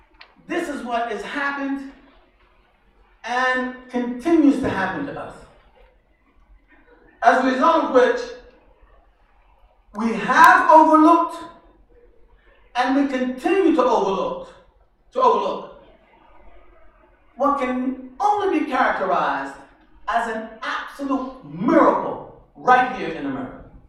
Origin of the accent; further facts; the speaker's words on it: Philadelphia, Pennsylvania, United States; the city they lived in, I'm from Philadelphia originally, would one day be teeming with Muslims